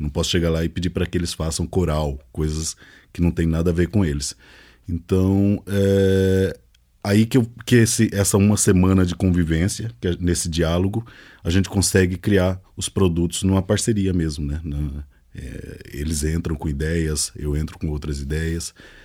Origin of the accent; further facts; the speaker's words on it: Mato Grosso, Brazil; also born or lived in Paraíba; Mas quando eu fui para Paraíba, aquele outro novo mundo, e aí tudo era fresco, né? E aí sim, minha identidade ficou mais amarrada ao Nordeste do que ao Mato Grosso, onde eu nasci.